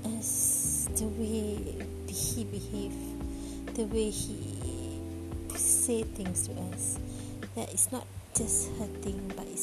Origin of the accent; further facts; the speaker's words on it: Malaysia; I'm from Malaysia.